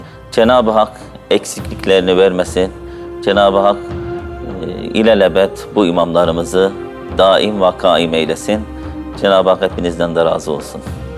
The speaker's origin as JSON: {"language": "Turkish", "town": "Altınözü", "region": "Hatay", "country": "Turkey", "tie": "born or raised there", "said": "1977'de doğdum. Hatay Altınözü, Yunus Han Köyü doğumluyum. İlk öğretim okulumu Bohşin Köyü'nde okudum."}